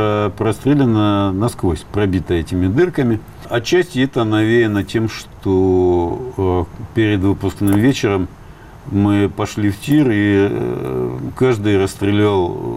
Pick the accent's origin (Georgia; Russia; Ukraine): Ukraine; Donetsk Oblast; Не знаю, я из Донецких